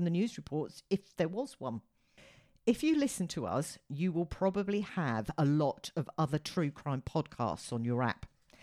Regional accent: United Kingdom; which I, as a Brit, found strange.

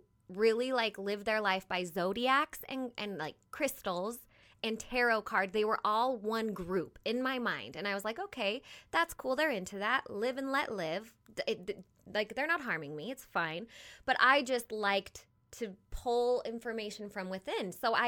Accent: Utah, United States; I grew up kind of in Utah, and I had the misconception it was bad.

